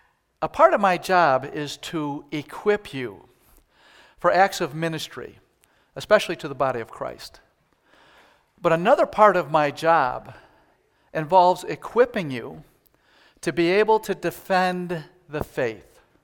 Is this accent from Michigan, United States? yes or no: no; Wisconsin, United States; I know this for a fact because, you know, I'm from Wisconsin.